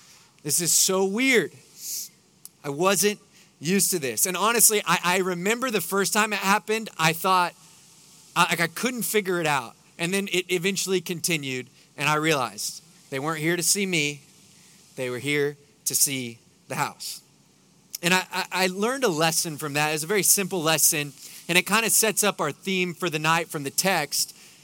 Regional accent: Houston, Texas, United States; I'm from Houston. If people are driving by like that, you got to, like, you know, get a gun or something.

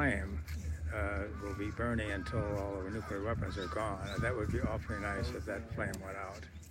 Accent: Chicago, Illinois, United States; Chicago, Illinois.

